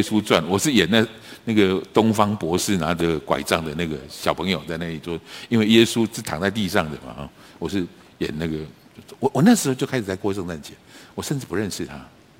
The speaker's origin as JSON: {"language": "Chinese", "country": "Taiwan", "said": "我们台湾话把它定义名字嘛"}